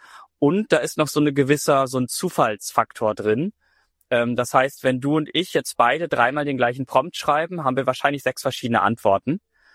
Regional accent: Lüneburg, Lower Saxony, Germany; Also Lüneburg ist meine Heimatstadt

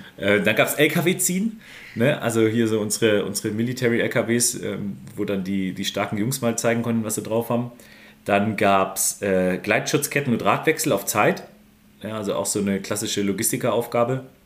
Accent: Swabia, Germany; Als Schwabe ist es schon crazy.

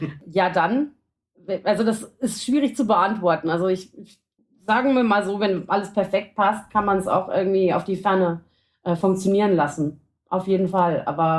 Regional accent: Bavaria, Germany; ich bin aus dem Raum Mittelfranken

